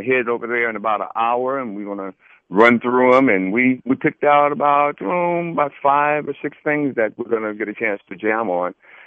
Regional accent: Oakland, California, United States; it happened in my hometown. I was living in Oakland, California at the time

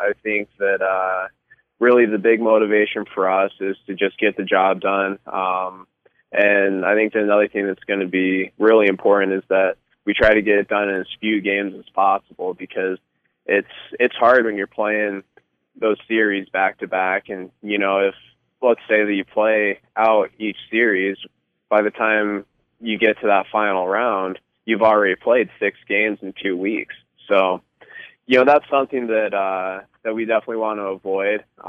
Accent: Colorado, United States; Y'all look back to my home state again, Colorado Avalanche.

